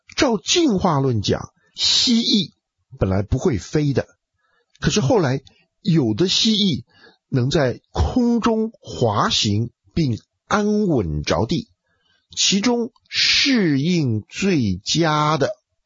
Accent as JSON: {"language": "Chinese", "country": "China", "said": "我们中国人喜欢看武侠小说已经有很久的历史了"}